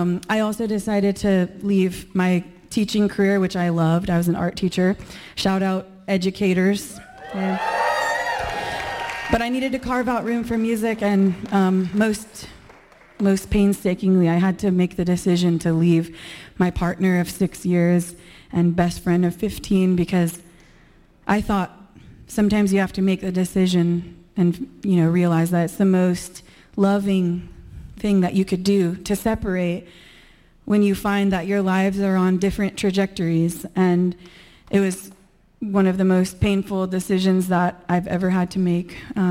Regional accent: Alaska, United States; also born or lived in Boise, Idaho; So I grew up in Alaska, but I spent 13 in Boise, Idaho, and I decided that it was time for me to leave the desert.

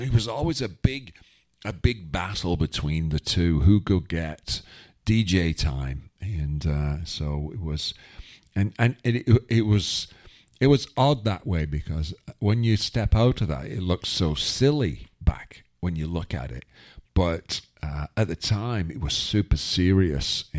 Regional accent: Wigan, North West England, United Kingdom; born or raised there

